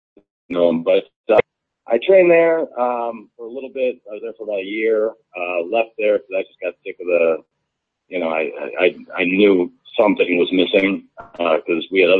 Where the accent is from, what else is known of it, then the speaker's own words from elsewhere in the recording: Toledo, Ohio, United States; Well, originally, I'm from Toledo, Ohio.